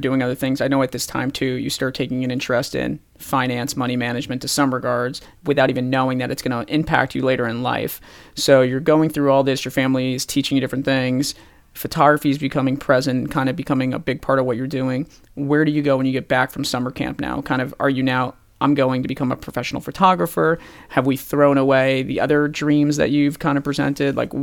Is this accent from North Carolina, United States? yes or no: no; Florida, United States; But it's kind of like growing up in South Florida, that's what you did.